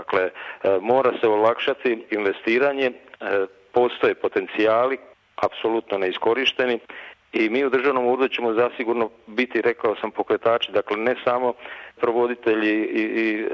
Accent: Vukovar, Vukovar-Srijem County, Croatia; dolazim iz Vukovara

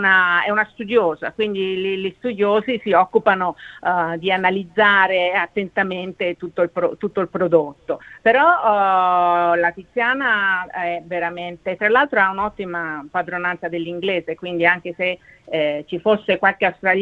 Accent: Tuscany, Italy; Io sono toscana, non ho grande esperienza della realtà napoletana

